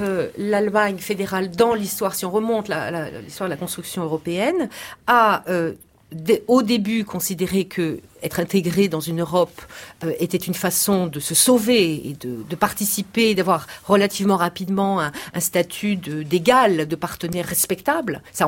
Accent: France; moi en tant que Française

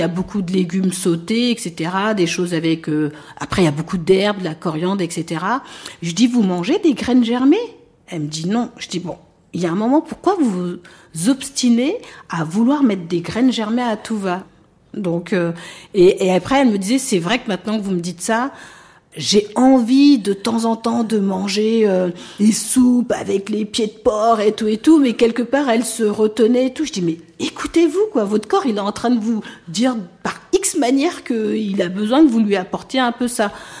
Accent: France; Je suis née en France, j'ai toujours vécu en France. Et je suis très peu allée sur le continent.

